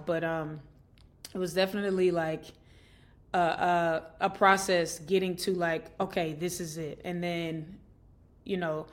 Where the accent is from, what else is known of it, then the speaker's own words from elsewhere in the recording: Atlanta, Georgia, United States; I grew up in Atlanta, Georgia, right? And so a lot of my environments were either pretty diverse, or, like, I grew up in spaces where everything was kind of predominantly, like, Black.